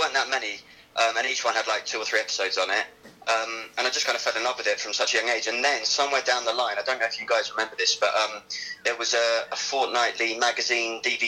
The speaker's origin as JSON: {"language": "English", "town": "Sutton", "region": "London", "country": "United Kingdom", "said": "So I'm 25. I'm from South London. A little bit further south than Peckham, though, so I'm in Sutton."}